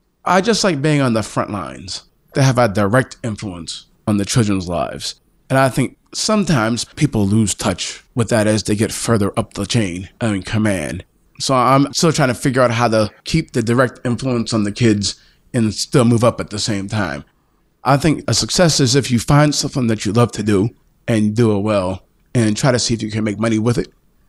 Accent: Penn Hills, Pennsylvania, United States; especially since I grew up right here in the Penn Hills YMCA.

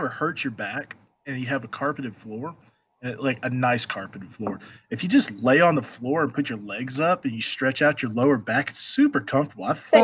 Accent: Huntsville, United States; I grew up in Huntsville, and that was a huge cotton mill town, and they were just called mill houses because that's where the company owned houses.

